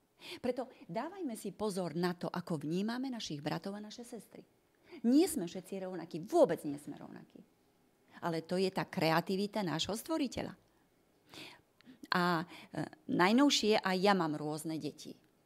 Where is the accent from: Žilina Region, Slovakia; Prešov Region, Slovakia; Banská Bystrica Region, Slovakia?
Banská Bystrica Region, Slovakia; Banská Bystrica; Som predsa len z Bystrice a mohli sme sa minúť